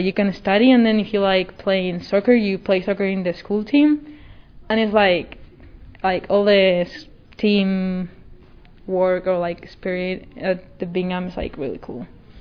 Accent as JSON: {"language": "English", "country": "Spain", "second_language": "English", "said": "I'm from Spain, and I'm also 16 years old."}